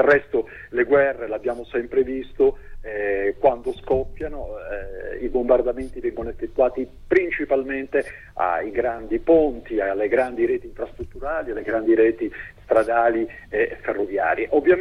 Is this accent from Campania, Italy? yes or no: no; Sicily, Italy; ma penso nel caso da siciliano l'opposizione al ponte sullo stretto di Messina